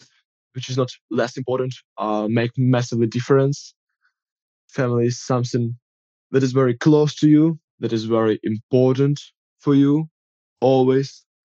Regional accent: Ukraine; English is a second language; when I say that I'm from Ukraine, they're always very happy

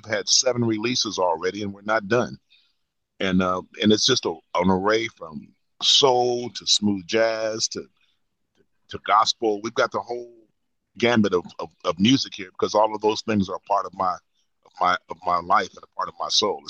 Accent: San Diego, California, United States; And so, yes, growing up in San Diego, man, was a vibe because it taught me to be a bigger thinker.

